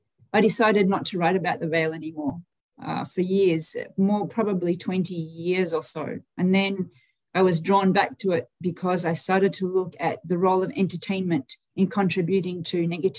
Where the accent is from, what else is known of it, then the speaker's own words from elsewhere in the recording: Australia; now in Toronto, Canada; Well, I grew up in Australia with a British colonial heritage, I suppose.